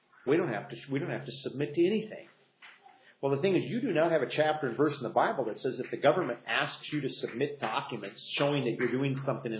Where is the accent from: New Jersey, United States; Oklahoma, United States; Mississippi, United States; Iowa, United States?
Iowa, United States; But when I grew up in Iowa, there were a number of fundamental Baptist groups out in the Midwest, and in Iowa in particular